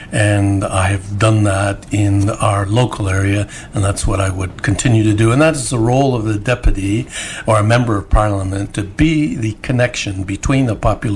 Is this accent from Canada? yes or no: yes; Saint-Edwidge-de-Clifton, Quebec, Canada; I'm from St. Edwidge to Clifton. Our family bought a farm, and we established ourselves there in 1972.